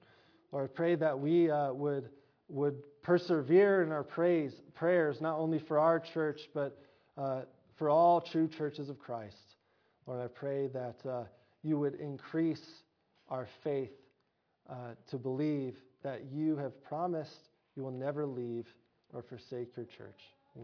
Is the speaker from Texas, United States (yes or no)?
no; Oregon, United States; moved away as an adult; also born or lived in Colorado; One kind of pivotal moment in my life, I guess, is when I moved from Oregon to Colorado to go to college. I just dropped into a state where I didn't know a single person.